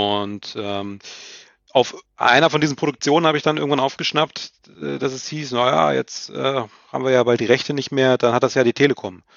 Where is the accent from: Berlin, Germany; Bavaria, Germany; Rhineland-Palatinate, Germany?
Rhineland-Palatinate, Germany; Mainz; ich bin auch aus Mainz